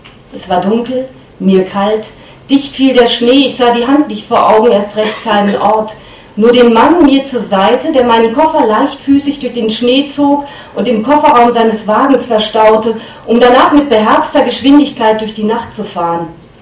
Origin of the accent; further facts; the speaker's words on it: Lower Saxony, Germany; born there; Ich bin in Niedersachsen geboren, das Sie vielleicht nicht kennen, aber Sie ahnen, dass es dort nicht bergig ist, sondern bestenfalls hügelig.